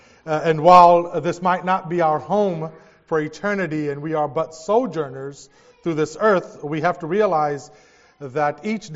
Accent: American Samoa; And we come from American Samoa, and it is a privilege to be with each and every one of you guys.

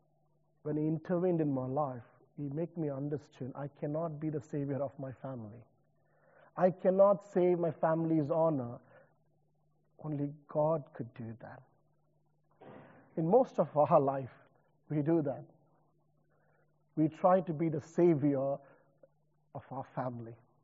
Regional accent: India; I remember growing up in India, the challenges that we have faced as a society. Growing up in a family where my dad is a businessman.

